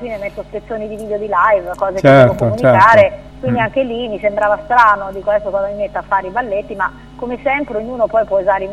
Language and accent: Italian; Marche, Italy; now in Bologna, Italy; Io sono, ormai vivo a Bologna da tempo, però sono marchigiana